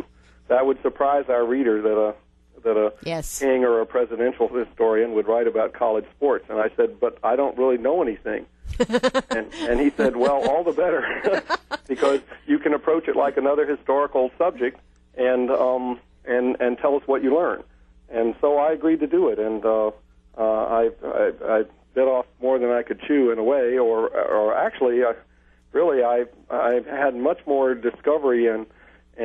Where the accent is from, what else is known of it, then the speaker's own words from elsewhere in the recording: Atlanta, Georgia, United States; I almost went to Georgia Tech there in Atlanta, my hometown, to play for Bobby Dodd.